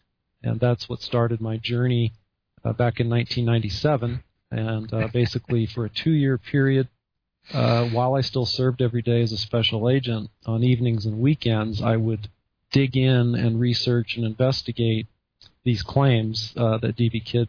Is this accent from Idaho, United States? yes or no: no; San Jose, California, United States; I was transferred 50 miles to the south to San Jose, California, which was my hometown.